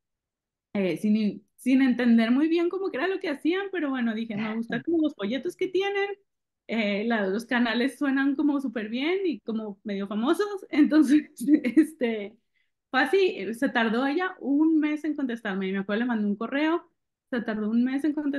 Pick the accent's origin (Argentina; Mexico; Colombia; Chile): Mexico; northern Mexico; vengo del norte de México, del desierto, al más desierto al paso